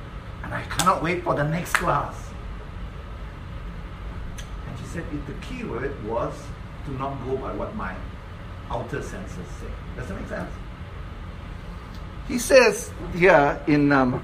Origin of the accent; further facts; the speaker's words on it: Malaysia; I'm from Malaysia, of course, as you know. So I lived in Malaysia for 34 years.